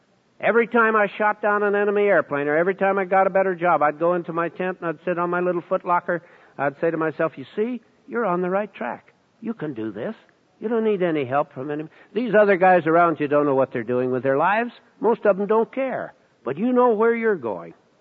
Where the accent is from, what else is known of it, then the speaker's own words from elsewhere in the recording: Chinook, Montana, United States; I grew up in Chinook. I was the second born of a tough old Montana pioneer lawyer